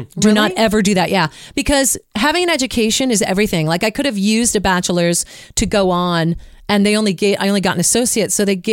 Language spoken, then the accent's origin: English; New Jersey, United States; All my friends, I grew up in New Jersey. All my friends were in New Jersey and I was a club kid.